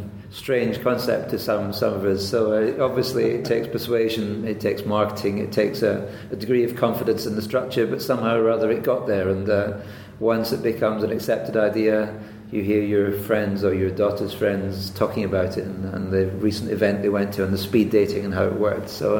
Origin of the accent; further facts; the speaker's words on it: Scotland, United Kingdom; And I'm Scottish, by the way.